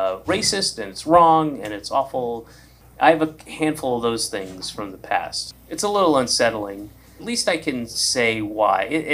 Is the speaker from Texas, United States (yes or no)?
no; Georgia, United States; I grew up in the United States. So of course I can believe it. I grew up in Georgia.